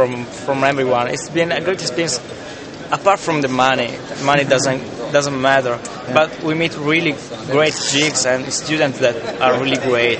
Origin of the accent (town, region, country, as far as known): Turin, Piedmont, Italy; English is a second language